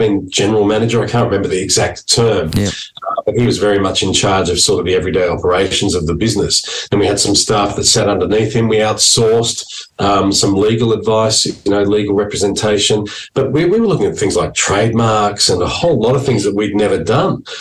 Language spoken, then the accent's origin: English; Sydney, New South Wales, Australia; these are the kinds of things that four blokes growing up in Sydney had no idea we'd ever be contemplating.